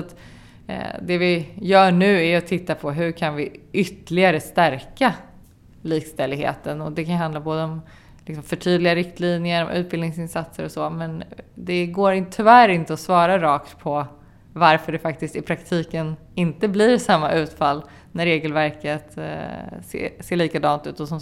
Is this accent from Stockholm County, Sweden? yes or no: yes; Stockholm, Stockholm County, Sweden; Jag är uppvuxen i Tensta ute på Järvafältet.